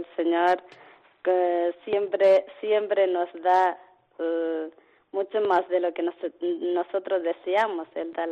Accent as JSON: {"language": "Spanish", "country": "India", "second_language": "Spanish", "lives_now": "Ávila, Spain", "said": "todas las que estamos en Ávila, en esta comunidad, todas somos de la India."}